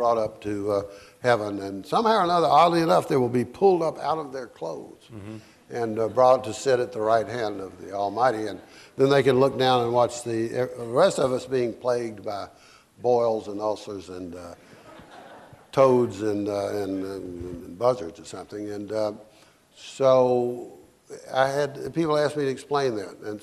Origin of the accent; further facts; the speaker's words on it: the South, United States; Because I'm from the South, I have to explain things in the North